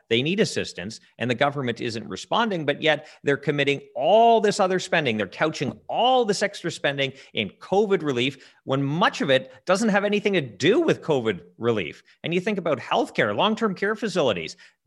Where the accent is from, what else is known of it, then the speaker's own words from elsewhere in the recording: Ontario, Canada; You're from Manitoba. I'm from Ontario. My province isn't bursting with cash right now.